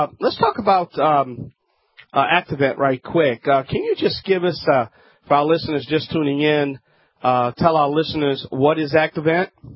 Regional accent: New Orleans, Louisiana, United States; at the Morio Convention Center in New Orleans, Louisiana. That's right. They're in my hometown.

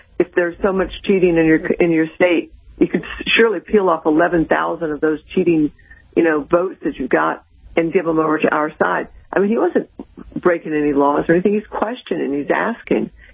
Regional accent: United States; And to me, it's just sad as an American to know that there are so many clueless people in this country

